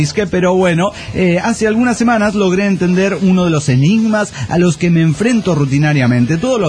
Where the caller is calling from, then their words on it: Panama; de Panamá.